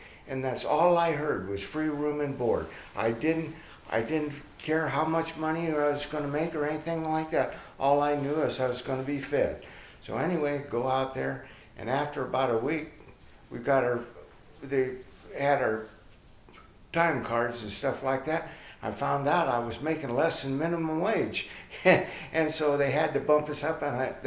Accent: Centralia, Washington, United States; Yeah, I was born and raised in Centralia, Washington, and it's just south of Olympia a little ways.

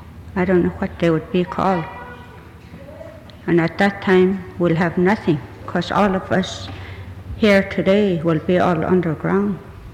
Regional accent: Whistler, British Columbia, Canada; from Whistler, a lot of our old people are just as good as educated college attorneys or lawyers if they could be in our native tongue.

